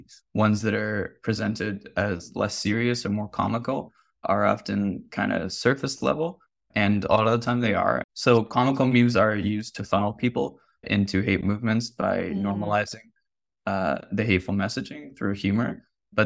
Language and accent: English; Ottawa, Ontario, Canada; it's also from my hometown of Ottawa, Ontario.